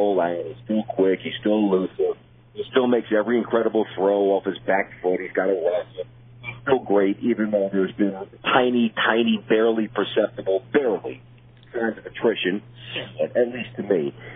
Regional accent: Brooklyn, New York, United States; and I grew up in Brooklyn, New York, so golf was not cool.

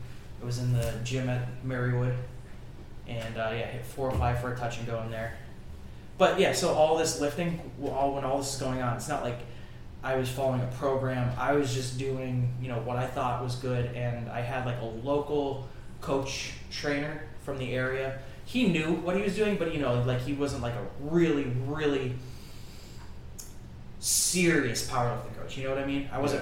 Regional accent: Pennsylvania, United States; Where I grew up in Northeast PA, the big thing as your like social status as a guy, who's got the biggest bench?

